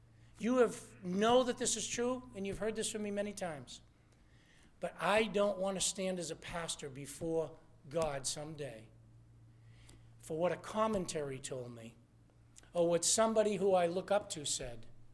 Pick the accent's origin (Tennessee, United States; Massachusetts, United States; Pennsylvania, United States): Massachusetts, United States; Lawrence; I grew up in the Greater Lawrence area.